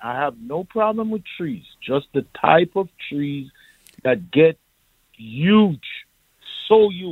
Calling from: Brooklyn, New York, United States; Yeah, I'm calling from Brooklyn, Canarsie.

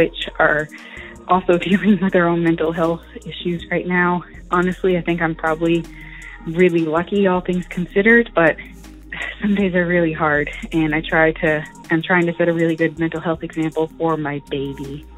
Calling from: Portland, Oregon, United States; I'm calling from Portland, Oregon.

